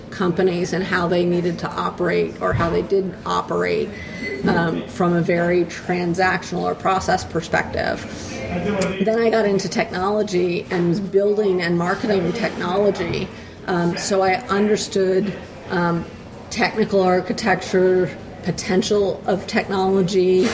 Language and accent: English; Cambridge, Massachusetts, United States; I grew up in Cambridge, Massachusetts. People love to argue and, you know, really get into it.